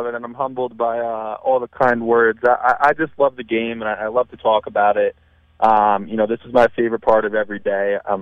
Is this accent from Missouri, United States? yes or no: no; New York, United States; I'm from New York, so I love to share my opinion naturally.